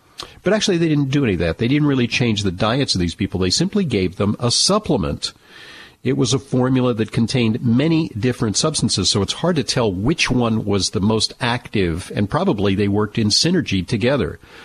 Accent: Manhattan, New York, United States; let's talk first to Michael, who was calling from Manhattan, my hometown.

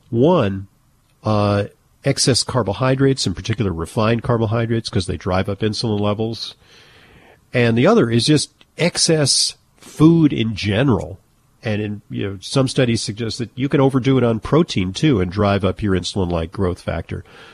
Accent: Los Angeles, California, United States; I grew up in Los Angeles, where there were some days where I remember as a kid, I would have pain in my chest from playing outside.

